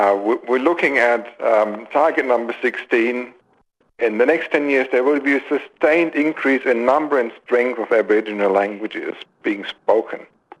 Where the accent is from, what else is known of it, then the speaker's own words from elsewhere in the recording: Germany; accent: German; English is a second language; And you know me, I've got my German accent and I'm multilingual.